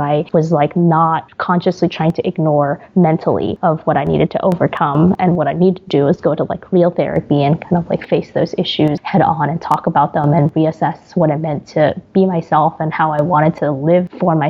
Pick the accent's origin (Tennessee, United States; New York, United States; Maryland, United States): New York, United States; also born or lived in Shanghai, China; I'm Chinese American. I'm technically first generation. I was born in Shanghai, but I moved to the States, New York, when I was three.